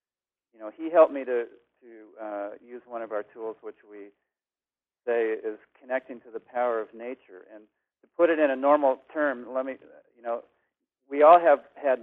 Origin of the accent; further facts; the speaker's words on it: United States; Well, you know, I grew up in America, you know, as we all have here, probably most people listening.